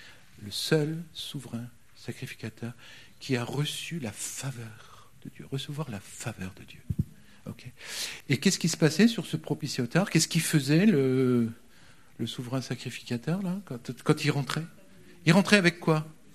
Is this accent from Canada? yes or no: no; France; Ici, c'est le, chez nous en France, c'est le propitiatoire.